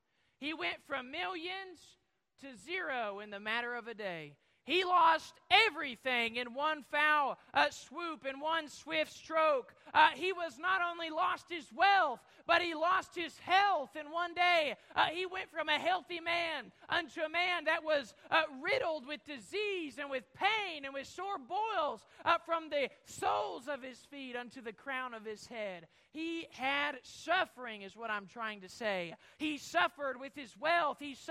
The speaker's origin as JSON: {"language": "English", "country": "United States", "tie": "born there", "said": "I can't tell you why I was born in America and why someone else was not."}